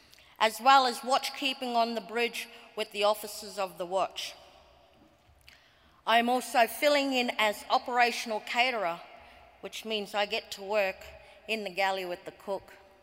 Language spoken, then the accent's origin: English; Innisfail, Queensland, Australia; also born or lived in Atherton; always proud as a Nunjingi woman from the Atherton Tablelands. I was born in Atherton and raised in Innisfail.